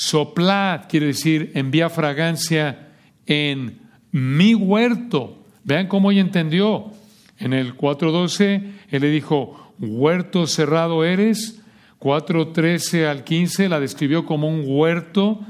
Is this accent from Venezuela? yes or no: no; Mexico; yo recuerdo de chico en México, íbamos a un centro comercial